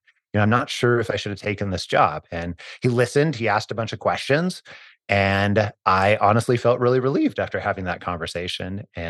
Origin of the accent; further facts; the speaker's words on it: Idaho, United States; I was born and raised in Northern Idaho, almost as far as you can go before you hit the Canadian border, but I grew up pretty poor.